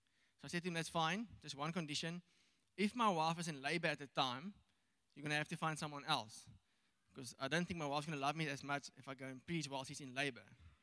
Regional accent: South Africa; accent: Afrikaans; Luckily, God understands my Afrikaans accent and the E's and the R's and the things that goes confused at times.

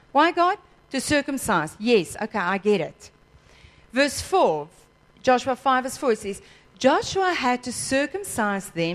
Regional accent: Western Cape, South Africa; also born or lived in Johannesburg; We used to live in Joburg, and I grew up in the Cape, in the Western Cape

